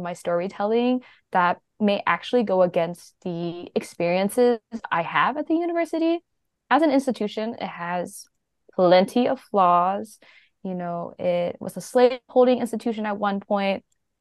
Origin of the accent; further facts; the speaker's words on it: the South, United States; I used to live in the South. So I grew up 7 years in Alabama and Tennessee.